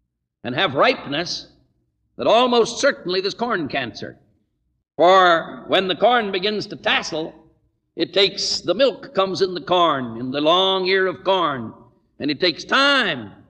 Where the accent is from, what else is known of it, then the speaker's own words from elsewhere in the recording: California, United States; I was born in California and I lived in vineyards.